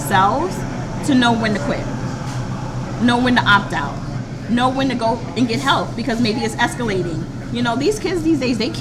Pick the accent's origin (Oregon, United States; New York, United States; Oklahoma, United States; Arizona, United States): New York, United States; New York City; you know, born and raised in New York, I'm a different brand of parent.